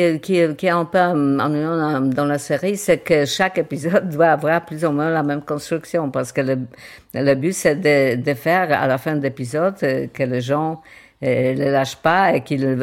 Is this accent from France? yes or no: no; Warsaw, Masovian Voivodeship, Poland; j'avais tout de suite les souvenirs de mon enfance à Varsovie